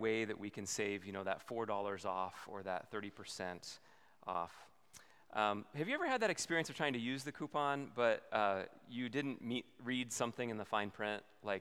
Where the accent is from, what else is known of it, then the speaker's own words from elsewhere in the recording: Midwest, United States; I don't really know how to say it, but I grew up in the Midwest, so.